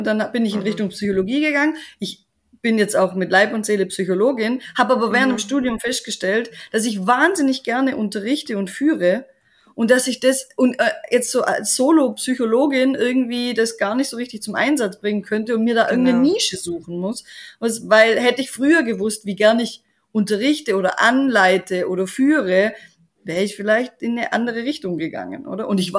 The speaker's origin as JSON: {"language": "German", "country": "Germany", "tie": "born or raised there", "moved": "as an adult", "lives_now": "Austria", "said": "ich bin ja aus Deutschland groß geworden und sozialisiert und hatte auch einen ganz klaren Weg vor mir"}